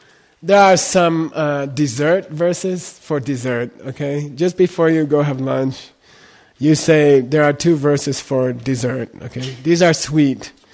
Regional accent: Arizona, United States; I was very lucky, you know, I grew up in Arizona. The schools were very, very good.

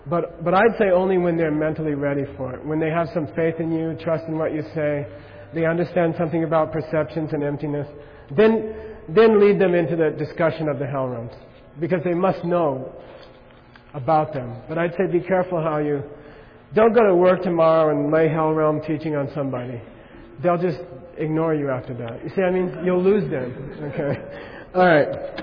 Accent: Arizona, United States; There was a program where I grew up in Arizona where you could ride with the police so you could sympathize with them.

